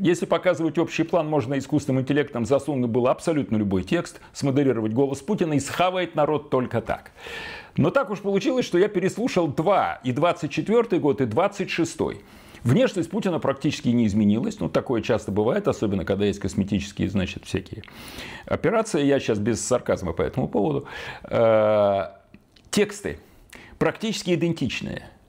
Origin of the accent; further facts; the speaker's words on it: Saint Petersburg, Russia; в моем родном городе Санкт-Петербурге